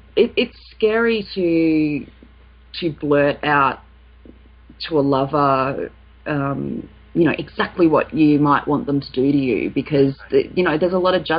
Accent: Australia; now in United States; being Australian and spending a lot of time talking to Americans in particular about sex, I just see some huge differences in the way that our cultures express themselves, and there's a lot of freedoms that we have in Australia that you guys just don't have here

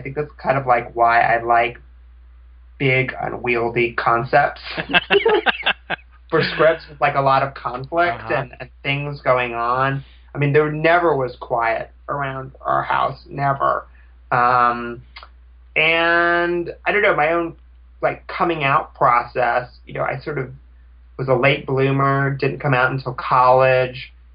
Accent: Houston, Texas, United States; born there; also born or lived in Ohio; Well, I was born in Houston, Texas.

